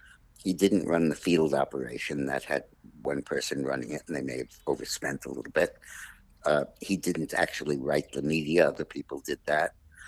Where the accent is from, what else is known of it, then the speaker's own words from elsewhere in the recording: New York City, New York, United States; I grew up in New York City, in Manhattan, on 85th Street and West End Avenue.